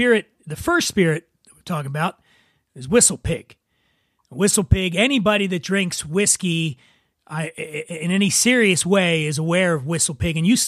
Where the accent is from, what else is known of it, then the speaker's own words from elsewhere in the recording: Philadelphia, Pennsylvania, United States; Northeast. I grew up in North.